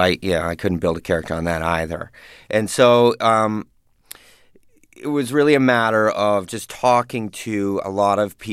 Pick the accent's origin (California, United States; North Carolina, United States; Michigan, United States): California, United States; Palo Alto; I grew up in the Bay Area in Palo Alto, 45 minutes away from San Francisco.